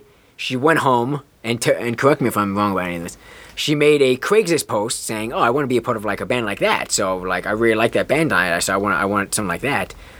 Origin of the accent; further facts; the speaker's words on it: North Carolina, United States; now in Los Angeles, United States; North Carolina.